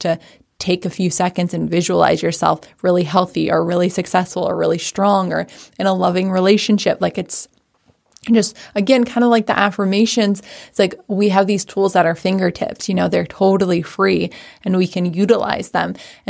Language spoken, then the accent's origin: English; Washington, United States; I grew up in Washington State, and they had a little farm in Arlington